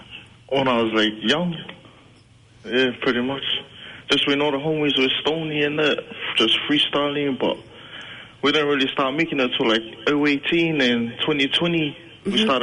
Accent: West Auckland, Auckland, New Zealand; also born or lived in Hamilton; I'm from West Auckland.

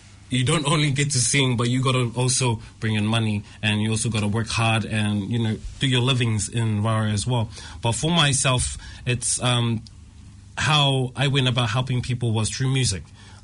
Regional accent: Rarotonga, Cook Islands; now in New Zealand; I was born and raised in Rarotonga. I did my schooling and studies abroad here in Aotearoa, New Zealand. I am from Vakati Awatonga, Tupapa in Rarotonga.

